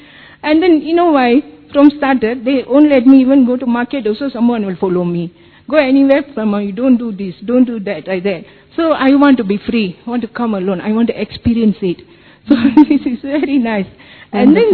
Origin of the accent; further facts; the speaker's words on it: Malaysia; I'm from Malaysia.